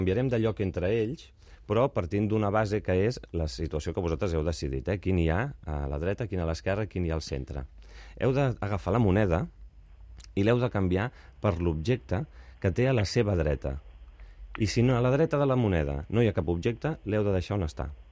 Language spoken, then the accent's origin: Catalan; Barcelona, Catalonia, Spain; A més, jo soc de Barcelona, i que et pugui venir a veure la gent de la teva ciutat, doncs fa il·lusió.